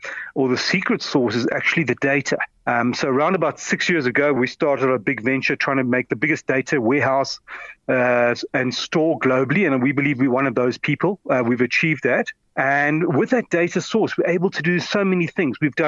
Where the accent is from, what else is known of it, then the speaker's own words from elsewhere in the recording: Johannesburg, Gauteng, South Africa; I'm from South Africa. I was born and raised in Johannesburg, educated in Johannesburg, and all my family are South Africans.